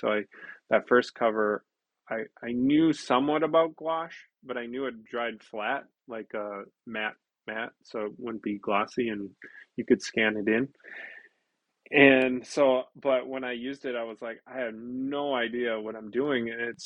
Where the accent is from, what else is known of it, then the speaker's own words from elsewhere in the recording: United States; comic books, even for me being an American, I'm used to the system of people wanting it every month